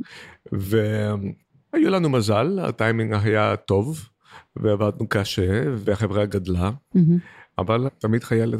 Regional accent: Greece; moved away as an adult; also born or lived in United States / Switzerland; now in Israel; עליתי לארץ לפני 18 שנה, מזוויץ דווקא, אבל נולדתי ביוון, גדלתי ביוון עד גיל 19. הלכתי לארצות הברית כדי לעשות את האוניברסיטה שם.

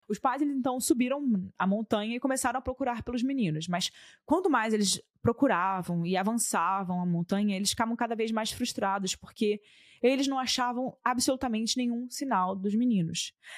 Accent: Rio de Janeiro, Brazil; eu cresci no Rio de Janeiro, né? No centro do Rio de Janeiro, na capital. Então, já no, na minha época, que eu cresci nos anos 2010

